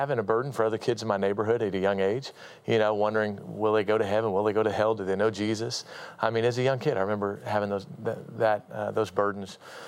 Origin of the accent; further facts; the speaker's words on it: Anchorage, Alaska, United States; So I grew up in Anchorage, Alaska, born and raised up there.